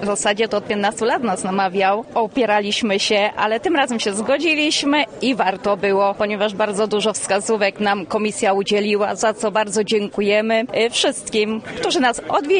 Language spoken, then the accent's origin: Polish; Warszyce, Łódź Voivodeship, Poland; Z Warszyc.